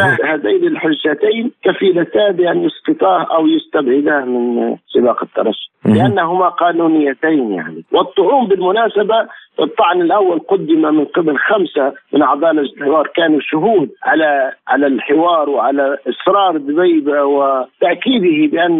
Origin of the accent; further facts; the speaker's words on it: Libya; نحن كليبيين نريد أن ننهي هذه التجاذبات